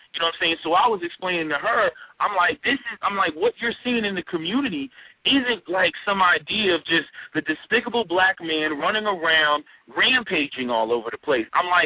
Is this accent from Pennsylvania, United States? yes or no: yes; Philadelphia, Pennsylvania, United States; I'm from Philadelphia, and there's a school in Philadelphia